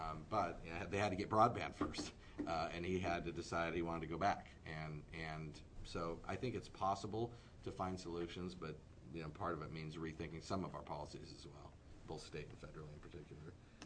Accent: Coos Bay, Oregon, United States; You know, I grew up in Coos Bay, coming right out of the mills, didn't need to go to college, could make good money.

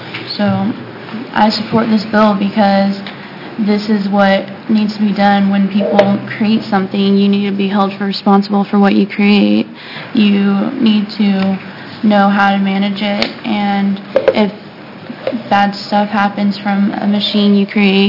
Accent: Central Point, Oregon, United States; I'm from Central Point, Oregon.

